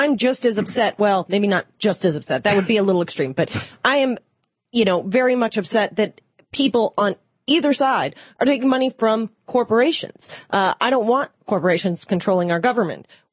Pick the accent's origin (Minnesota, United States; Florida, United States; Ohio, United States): Florida, United States; Fort Lauderdale; Listening on Sirius in Fort Lauderdale, Florida, my hometown.